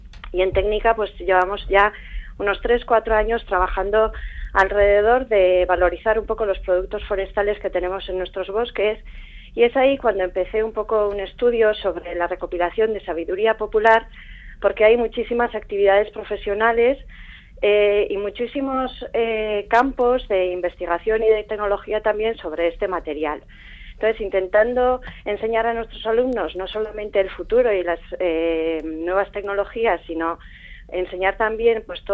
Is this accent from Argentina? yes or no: no; Leitza, Navarre, Spain; nosotros somos de Leiza, y cuando volvió a Leiza desde pequeñitos, pues siempre hemos oído al lado del fuego pues historias de cómo trabajaban en el monte, cómo trabajaban la madera.